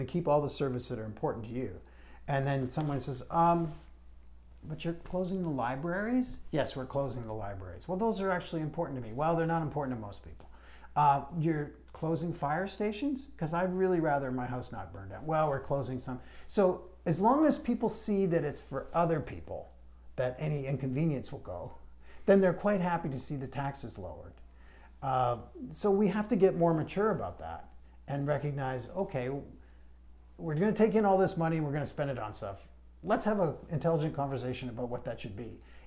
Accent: Toronto, Ontario, Canada; I said I was from Toronto.

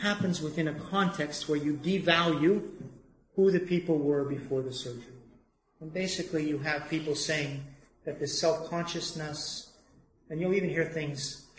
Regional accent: Cambridge, Massachusetts, United States; I'm from Cambridge, where Harvard University is. Up until recently, there was an Agassiz school.

